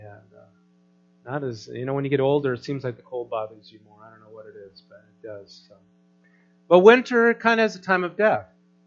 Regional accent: North Dakota, United States; I grew up in North Dakota, so did my share of snowmobiling.

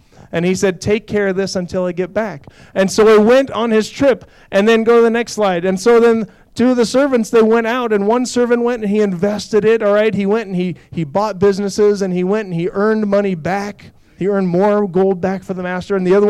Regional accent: Crete, Nebraska, United States; See, I grew up in Crete. I grew up here. I lived at 1425 Code Street, all right, a block and a half from Doane College.

